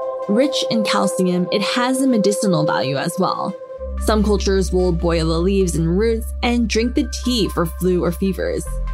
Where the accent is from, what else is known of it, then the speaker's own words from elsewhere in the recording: Los Angeles, California, United States; the annual herbs that I grew up with in Los Angeles, like cilantro and oregano